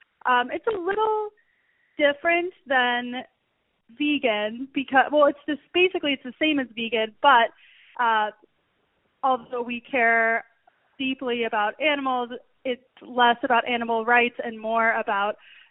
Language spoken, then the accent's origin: English; Chicago, Illinois, United States; I think it started a lot, you know, growing up in Chicago, my mom was very adamant in teaching us how important health and nutrition is for our bodies.